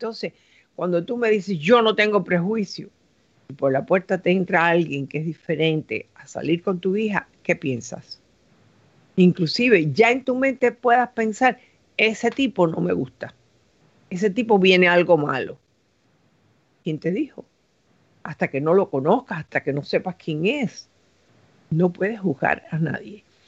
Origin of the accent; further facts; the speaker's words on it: Cuba; moved away; Cuando yo llegué de Cuba, estábamos en la Universidad de Miami, creo que era... Y el inglés que hablaba, imagínate, de caballito.